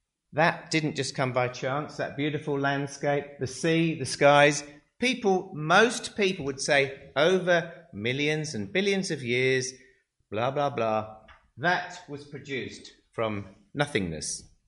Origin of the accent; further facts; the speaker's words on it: England, United Kingdom; now in Australia; I mean, I'm from England, you're from Persia.